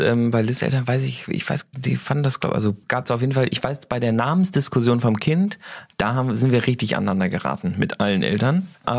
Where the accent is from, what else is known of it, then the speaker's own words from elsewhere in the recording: Hamburg, Germany; born there; Nee, ich bin in Hamburg geboren.